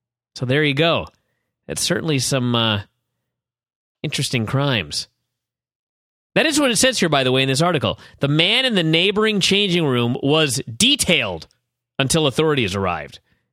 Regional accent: Bothell, Washington, United States; a crime that had happened here in Bothell, my hometown recently

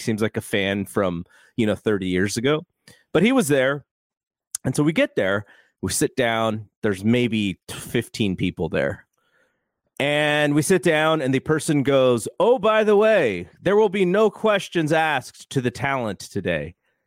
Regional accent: San Jose, California, United States; As much as I love this show being in my hometown of San Jose

